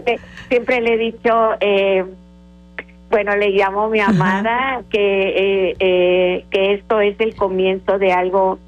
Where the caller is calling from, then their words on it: Cuernavaca, Morelos, Mexico; De aquí, de Cuernavaca.